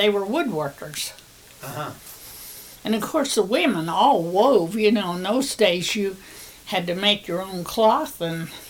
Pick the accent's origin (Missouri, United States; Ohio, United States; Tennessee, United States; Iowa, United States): Ohio, United States; I'm from Ohio originally